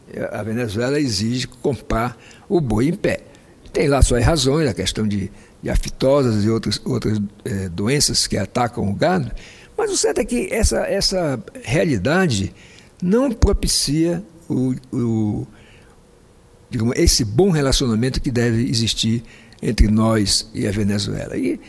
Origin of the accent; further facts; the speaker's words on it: Roraima, Brazil; Eu e a senadora Angela somos de Roraima